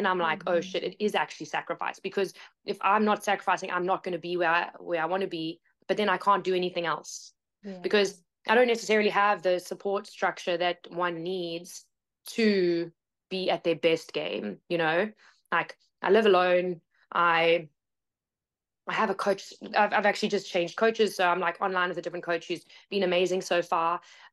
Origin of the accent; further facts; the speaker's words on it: South Africa; I'm from South Africa.